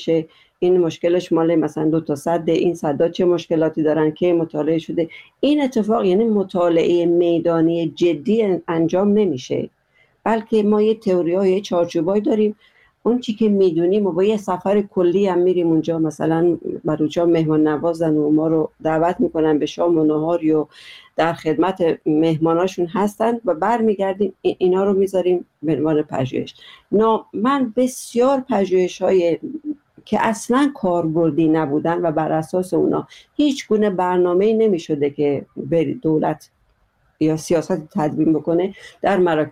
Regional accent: Iran; به عنوان یه کسی که از جای دیگه هستیم که بابا ما یه بخشی از ایرانیم،

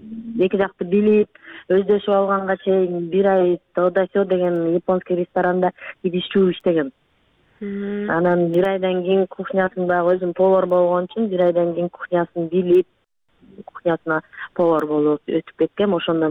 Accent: Osh, Osh Region, Kyrgyzstan; now in Moscow, Russia; Ошто төрөлүп, Ошто чоңоюп өскөн. Атам кызматы боюнча ошо Ошто жашап калып, анан ушул майда манты менен чоңойгонбуз да биз. Москвага келип

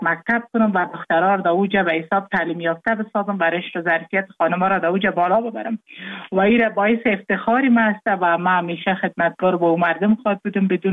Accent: Afghanistan; born or raised there

